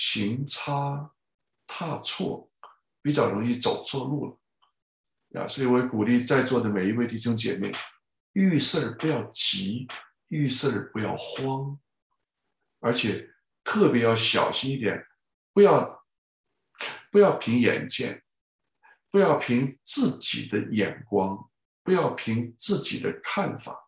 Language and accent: Chinese; China; 我们在中国这个大陆成长，特别是大陆亚洲，特别是中国大陆吧，我自己从那里长大